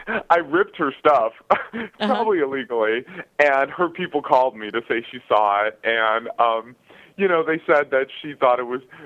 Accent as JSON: {"language": "English", "town": "Wheeling", "region": "West Virginia", "country": "United States", "moved": "yes", "said": "I'm from Wheeling. I lived there 10 years ago."}